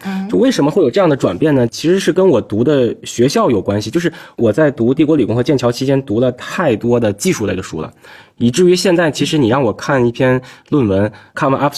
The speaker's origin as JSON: {"language": "Chinese", "region": "Tianjin", "country": "China", "said": "我是天津人啊，对，我是天津人。"}